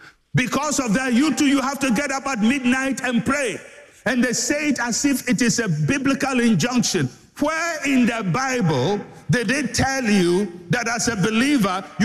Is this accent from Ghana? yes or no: yes; Ghana; I am a Ghanaian. I was born here. I'm born into the same culture.